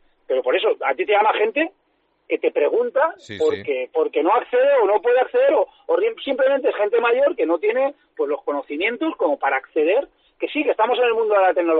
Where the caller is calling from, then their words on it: Pineda de Mar, Catalonia, Spain; de Pineda de Mar.